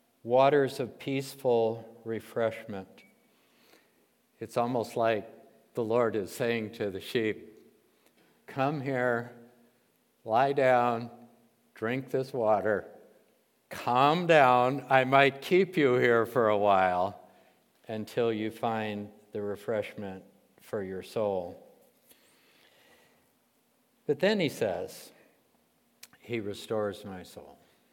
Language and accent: English; Michigan, United States; I remember growing up in Michigan and having a nice lawn in our suburban neighborhood in Michigan